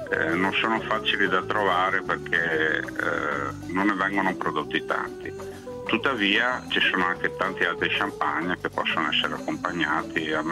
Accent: Veneto, Italy; Da buon veneto si iniziava presto anche ad aiutare, ad imbottigliare tutto quanto

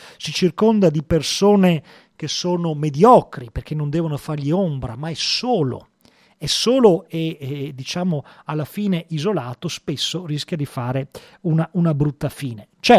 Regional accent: Veneto, Italy; pensate alla Repubblica di Venezia, siamo veneti

